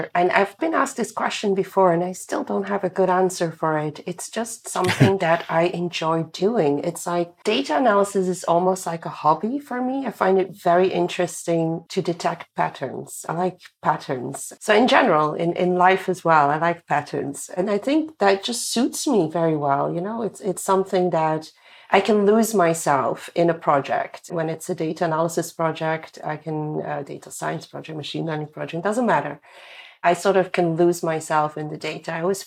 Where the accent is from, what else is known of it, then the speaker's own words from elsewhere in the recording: Belgium; also born or lived in abroad; So my husband and I, we lived abroad for 14 years. And then we moved back to Belgium. I'm originally from Belgium and he's not.